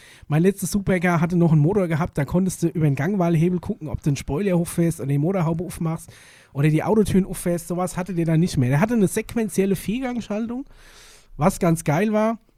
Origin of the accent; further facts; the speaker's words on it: North Rhine-Westphalia, Germany; ich komme aus dem Pott, da redet mir so.